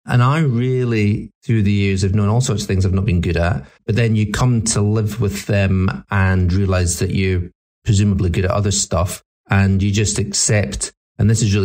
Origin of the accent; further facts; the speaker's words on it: Scotland, United Kingdom; now in London, United Kingdom; I came down from Scotland. Maybe that wasn't a big deal of it, but I did feel like a bit of a fish out of water in London.